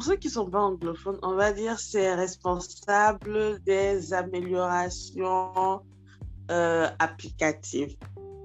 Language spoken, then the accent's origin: French; Togo; now in Ivory Coast; je suis togolaise et j'occupe une fonction de Head of Enhancement Team dans une entreprise en assurance en Côte d'Ivoire ici.